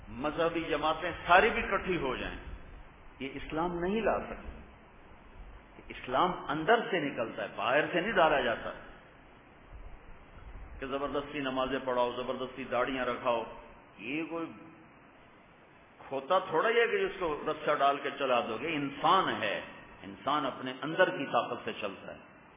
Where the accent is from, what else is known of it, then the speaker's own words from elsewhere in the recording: Multan, Punjab, Pakistan; ایک ملتان جو میرا ضلع ہے, ایک کیروڑ پکا آج کل وہ تحصیل ہے, اور ایک کلمبا جو میرا ٹاؤن ہے اس کے قریب میرا گاؤں